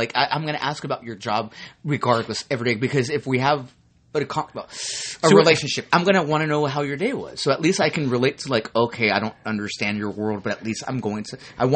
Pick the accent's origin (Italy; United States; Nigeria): United States; California; we're from Orange County. We wouldn't date somebody from L.A.